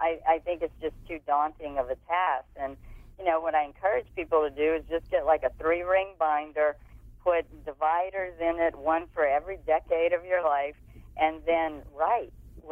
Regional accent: Louisiana, United States; I started writing for a weekly newspaper in my hometown, South Louisiana, when I was 14.

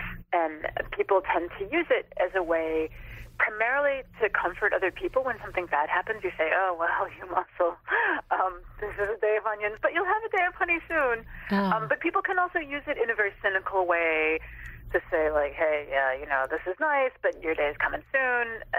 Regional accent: Bloomington, Indiana, United States; also born or lived in Chicago; Well, I was born in Chicago, but I actually grew up in Bloomington, Indiana, which is in southern Indiana. So it's culturally like this very kind of southern area.

